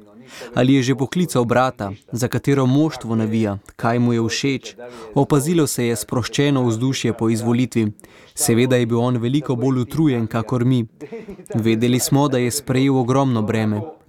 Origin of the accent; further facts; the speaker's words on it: Vojvodina, Serbia; first language hu; Slovenian is a second language; Rojen sem v Vojvodini, v Bački, madžarskim staršem. Doma smo govorili samo madžarsko, obiskoval pa sem osnovno šolo v srbščini. Potem sem šel v malo semenišče, v Subotico. Tam je bil učni jezik hrvaščina.